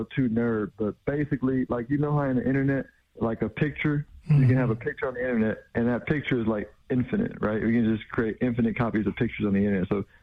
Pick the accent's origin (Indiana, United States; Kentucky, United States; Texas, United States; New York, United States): Texas, United States; Houston; now in Dallas, United States; Born and raised in Houston, Texas, went to school at UT San Antonio, lived there and worked there for a bit, and we made our way to Dallas, almost 15 years ago, and this is home now.